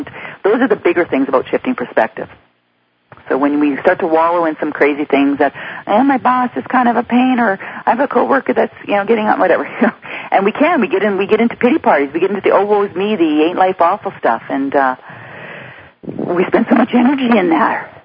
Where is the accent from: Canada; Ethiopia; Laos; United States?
Canada; Western Canada; So I speak for myself as a Canadian. I speak for myself as a Western Canadian. I live in a beautiful, beautiful part of the world.